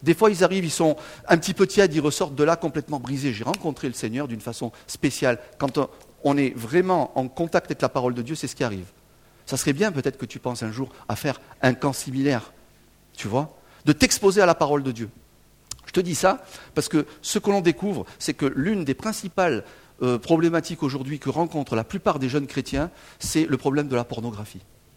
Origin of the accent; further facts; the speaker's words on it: south of France, France; Moi, je viens d'un pays, sud de la France, où la passion, c'est très bien, tu vois.